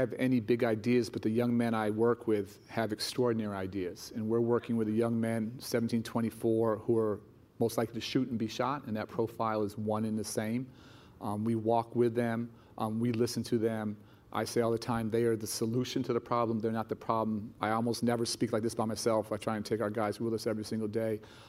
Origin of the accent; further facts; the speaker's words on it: Chicago, Illinois, United States; a trauma surgeon 2 weeks ago in my hometown of Chicago gets murdered doing her job.